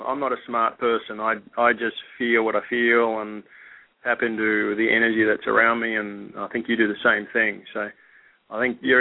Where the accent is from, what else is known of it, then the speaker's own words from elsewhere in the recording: Australia; accent: Australian; And, you know, I come with my own accent. I've got an Aussie accent, as you can tell, and it doesn't matter.